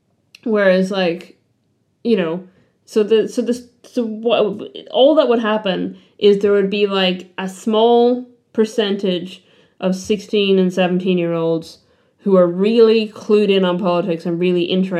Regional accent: Ireland; moved away; I come from Ireland

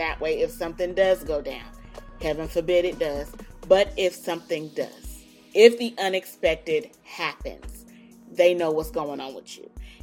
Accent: North Carolina, United States; We're from North Carolina. We from the good old country of North Kakalaki.

